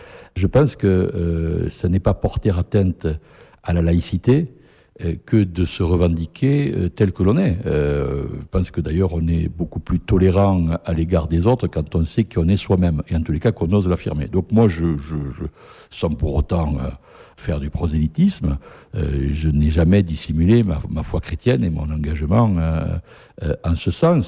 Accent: Occitanie, France; Moi, je suis natif des Hautes-Pyrénées.

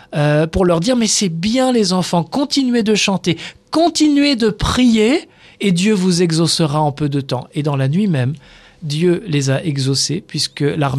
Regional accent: Rennes, Brittany, France; born there; c'est ma région natale. Moi, je suis né à Rennes.

